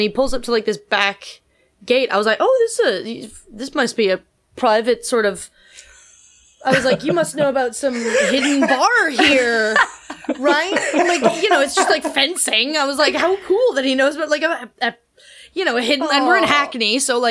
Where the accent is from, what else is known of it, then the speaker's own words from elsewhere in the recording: Ottawa, Ontario, Canada; also born or lived in Toronto; now in London, United Kingdom; Hello from lovely Northeast London in my flat. I am originally from Canada. I was born in Ottawa, moved to Toronto, and now I live in London. Been here for 4 years.